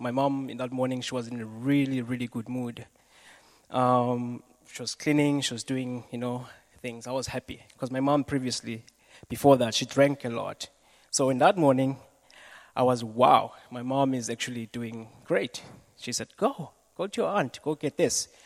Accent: Kayamandi, Western Cape, South Africa; I'm from Kaimandi, the township that's there. I grew up there.

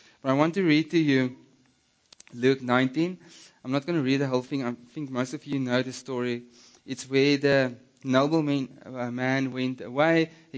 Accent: Namibia; first language Afrikaans; English is a second language; you need to excuse me for now and then throw in an Afrikaans word, or I'm from the Kalahari.

